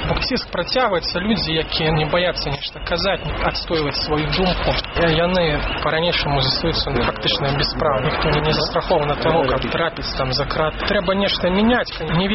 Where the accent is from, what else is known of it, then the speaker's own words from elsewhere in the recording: Belarus; мы белорусы, мы господари на этой земле